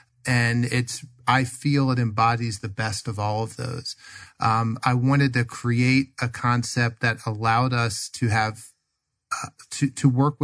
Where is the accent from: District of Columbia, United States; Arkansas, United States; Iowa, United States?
District of Columbia, United States; Washington; I still own one in the East Coast in Virginia. I'm from the Washington, D.C. area.